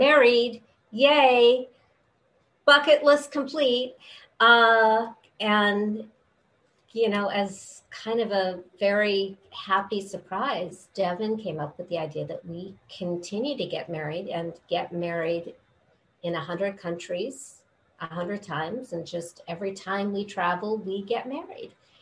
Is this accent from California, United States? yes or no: yes; California, United States; I love it when it rains because I'm from California.